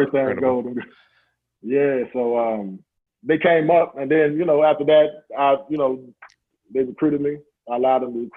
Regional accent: San Antonio, Texas, United States; also born or lived in Dallas; You know, I'm from San Antonio. I lived in Dallas a long time, so via Dallas as well.

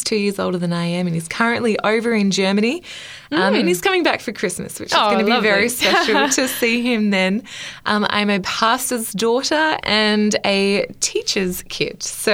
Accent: Gold Coast, Queensland, Australia; also born or lived in Victoria / Fiji / Melbourne; and then went to Fiji for a couple of years when I was a toddler. Mm. My dad's work took us over there and then back to Melbourne until the ripe old age of 9. We headed up to the Gold Coast then until I was 18.

